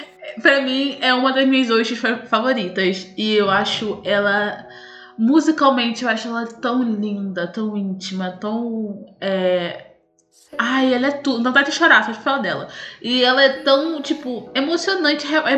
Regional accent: Brazil; Eu sou brasileira

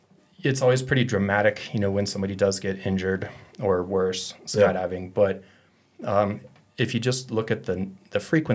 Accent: Golden, Colorado, United States; I grew up in Golden, lived out east in Brighton where the lake is, and then moved here for skydiving and close to the airport

